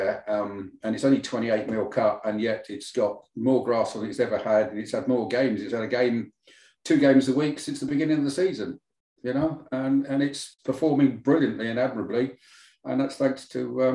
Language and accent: English; Wales, United Kingdom; As a Welshman